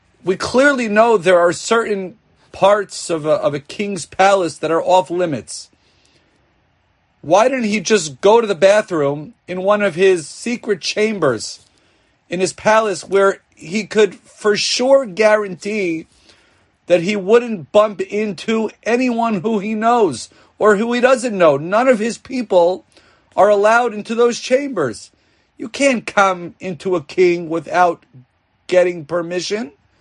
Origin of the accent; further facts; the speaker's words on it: Miami Beach, Florida, United States; I mean, I'm from Miami Beach, Florida. There are people at all hours of the day and night walking along the ocean.